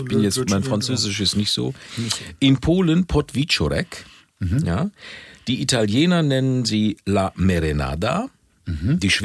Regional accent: Berlin, Germany; also was wir als Berliner kennen

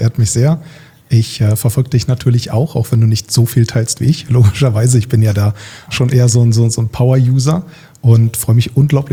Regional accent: Berlin, Germany; Ich bin halt in Berlin im Osten aufgewachsen, in Friedrichshain

